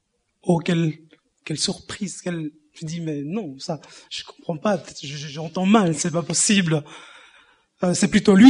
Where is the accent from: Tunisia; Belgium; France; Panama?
Panama; French is a second language; now in Europe; Je suis originaire du Panama et je suis en Europe maintenant depuis 13 ans. Je viens d'une famille d'origine catholique. Nous sommes 8 enfants.